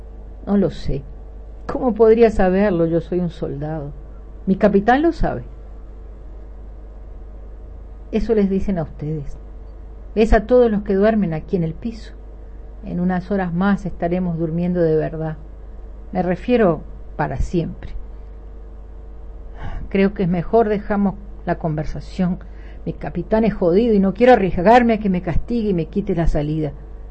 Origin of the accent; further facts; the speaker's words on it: Chile; born there; also born or lived in Peru / Bolivia; Mi familia vivió en todos esos países. Yo nací en Chile.